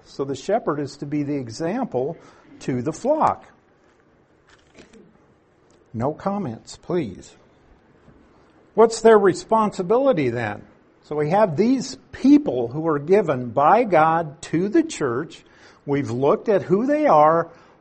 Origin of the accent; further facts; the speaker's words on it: Nebraska, United States; of course he comes to my mind because I'm from Nebraska and he was from Lincoln